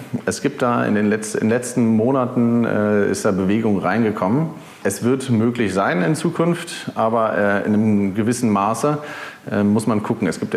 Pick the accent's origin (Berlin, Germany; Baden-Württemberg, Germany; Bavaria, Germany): Berlin, Germany; Ich komme aus Berlin-Wannsee und schräg gegenüber ist ein wunderschöner Wald. Ist auch ein Naturschutzgebiet, muss man sagen. Ist eben jetzt kein normaler Wald, aber ja, da habe ich meine Kindheit zum größten Teil verbracht.